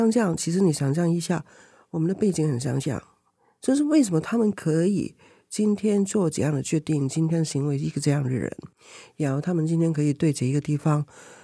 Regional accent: Hong Kong; now in Taiwan; 长大的，我长大里面有一些很好很重要的部分是我怎么样都不要把它拿走，无论香港变成怎么样子，我那一部分都是从那边来的。

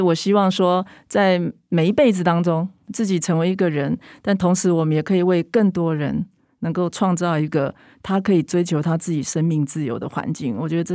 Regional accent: Taiwan; 我首先是人，然后再来我是女人，再来我是台湾人。

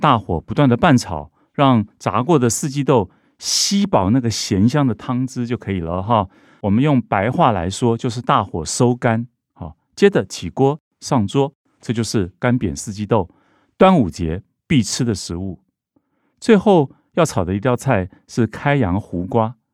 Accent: Taiwan; 我们台湾人吃这个茄子很喜欢加九层塔的。

